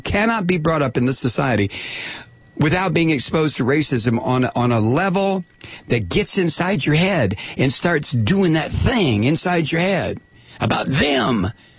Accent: United States; I wasn't brought up on the moon. I was brought up in the United States of America. I was brought up in the 40s, 50s, and 60s.

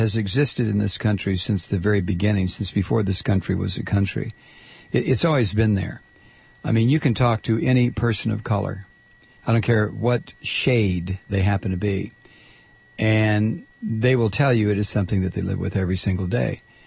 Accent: Northern US, United States; and I grew up in the North. I'm not talking about the South.

